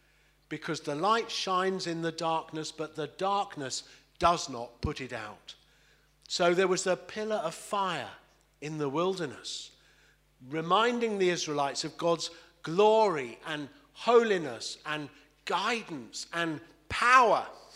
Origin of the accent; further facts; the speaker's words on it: Kingston, London, United Kingdom; I was brought up in a Jewish home where we went to synagogue, South London, Kingston, you know, it's a bit further around.